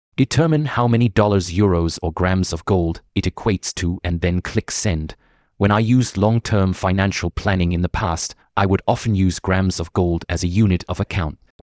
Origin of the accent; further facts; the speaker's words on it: Slovakia; English is a second language; I grew up in Slovakia, where we transitioned from Slovak crowns to euros.